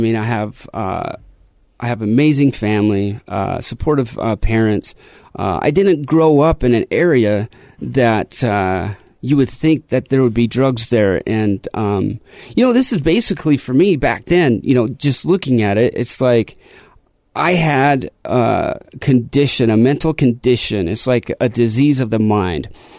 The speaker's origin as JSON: {"language": "English", "town": "Salt Lake City", "region": "Utah", "country": "United States", "tie": "born or raised there", "said": "I grew up in Salt Lake City, Utah."}